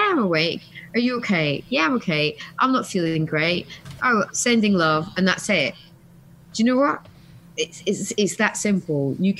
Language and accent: English; Scotland, United Kingdom; because I'm Scottish, and I blinking love winter.